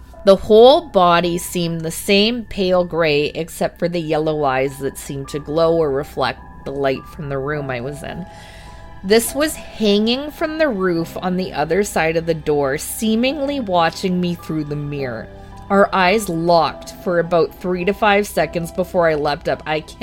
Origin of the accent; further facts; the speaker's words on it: Pennsylvania, United States; I grew up in Pennsylvania, specifically in the central Pennsylvania Appalachian region. You can probably figure out where I was, as it's the most wooded area in the middle of PA.